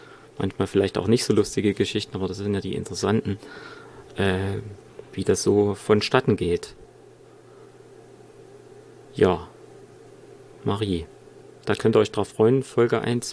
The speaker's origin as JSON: {"language": "German", "town": "Erfurt", "region": "Thuringia", "country": "Germany", "tie": "born there", "said": "ich bin in Erfurt geboren, wurde dann 12 Jahre im Prinzip nach der Osterziehung, wenn man so will, erzogen"}